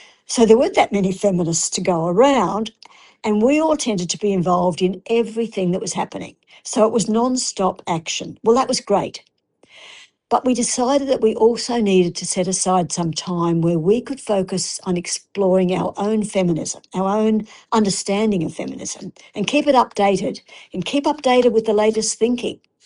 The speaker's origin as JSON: {"language": "English", "town": "Townsville", "region": "Queensland", "country": "Australia", "tie": "born or raised there", "said": "So I grew up in Townsville, but I've been living away for a while"}